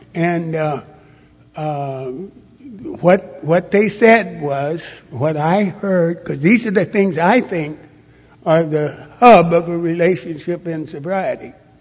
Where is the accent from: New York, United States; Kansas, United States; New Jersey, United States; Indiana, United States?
Kansas, United States; also born or lived in Los Angeles / Oklahoma; I was born in Los Angeles. I don't remember any of Los Angeles when I was a kid, because the first home I found that I remember was a little farm community about 46 miles southwest of Wichita, Kansas.